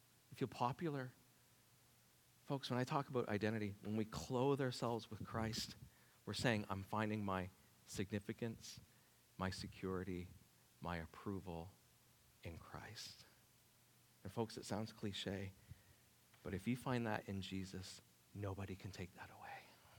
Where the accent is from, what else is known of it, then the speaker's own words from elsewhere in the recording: Fredericton, New Brunswick, Canada; Before I say I'm a Canadian or I'm a male or I'm from Fredericktonian or Northside or whatever things we use to describe ourselves